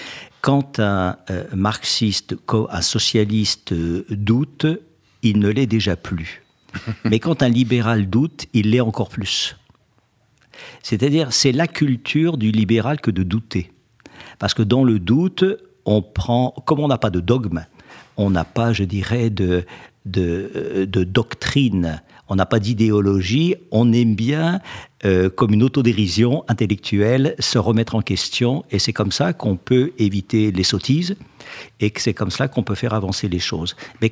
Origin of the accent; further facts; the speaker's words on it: Grand Est, France; Et moi, je suis alsacien, donc je n'ai pas de qualité particulière.